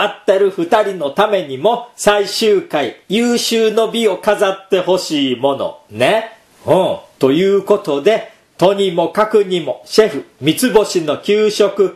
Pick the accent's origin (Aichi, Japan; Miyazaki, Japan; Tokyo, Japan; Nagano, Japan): Tokyo, Japan; 僕は東京出身なんだけど、両親が東北の出身で、親父にも微妙に鉛があったんです。